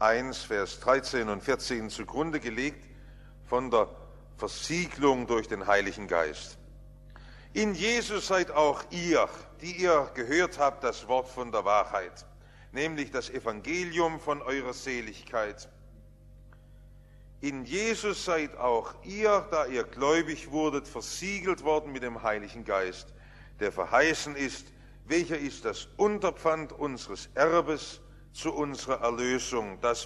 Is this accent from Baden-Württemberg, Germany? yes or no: yes; Stuttgart, Baden-Württemberg, Germany; wir sind ja im Stuttgarter Westen aufgewachsen und hinter unserem Haus war die frühere Farbenfabrik Siegle